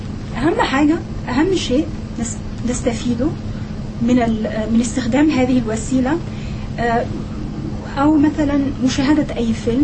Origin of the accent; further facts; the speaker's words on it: Egypt; أنا من مصر وبكتب الدكتوراه بتاعتي عن مصر